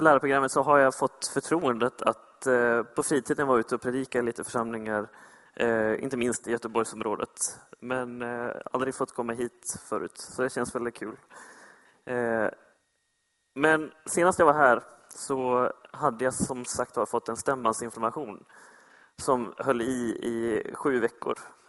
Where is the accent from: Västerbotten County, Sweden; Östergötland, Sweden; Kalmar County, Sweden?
Västerbotten County, Sweden; Vännäs; now in Gothenburg, Sweden; Jag är ursprungligen norrlänning, född i Vännäs heter det, utanför Umeå.